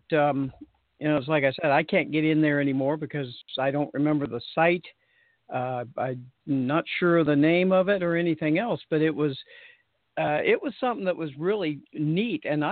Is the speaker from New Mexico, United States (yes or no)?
yes; New Mexico, United States; Well, I did a lot of my growing up in New Mexico.